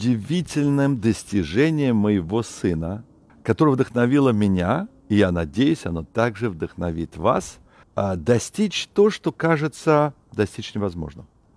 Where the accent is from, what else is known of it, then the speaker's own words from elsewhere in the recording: Israel; moved away as an adult; мы приехали сюда из Израиля, мы думали на короткое время, и поэтому на протяжении этих 35 почти лет, что мы временно находимся здесь